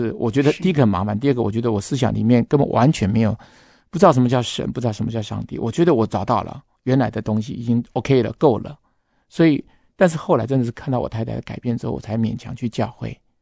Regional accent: China; 因为其实我们中国人一直困在人情债里面

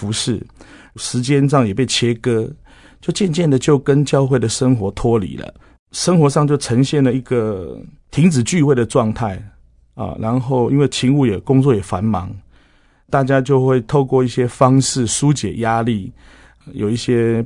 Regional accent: Yonghe, New Taipei, Taiwan; 大概第二年就分发回到了自己的家乡，因为我从小就住在永和，

